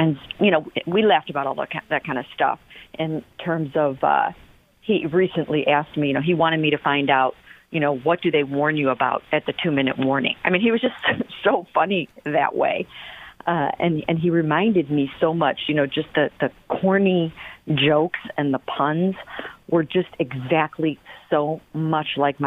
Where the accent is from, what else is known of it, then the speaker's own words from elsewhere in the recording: Cleveland, Ohio, United States; way, way back when I was just starting out here in Cleveland, in this business, in my hometown